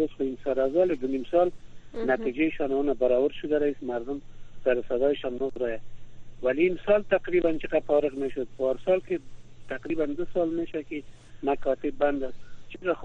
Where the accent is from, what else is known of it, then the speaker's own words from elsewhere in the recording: Kabul, Afghanistan; از کابل هستم.